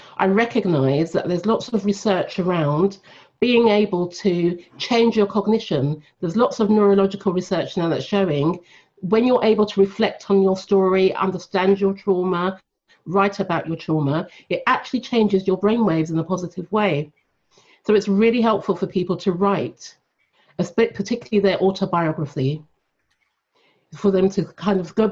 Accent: London, United Kingdom; Yes, I'm here from London.

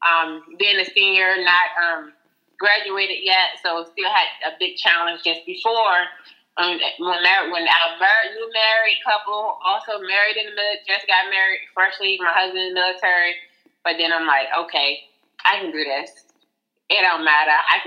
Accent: Norfolk, Virginia, United States; I was born in Virginia. I'm originally from Norfolk. I met my husband in Norfolk, of course.

